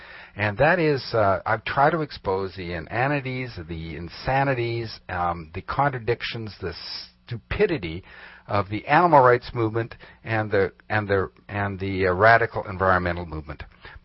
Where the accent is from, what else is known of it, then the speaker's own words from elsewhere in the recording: Canada; as a Canadian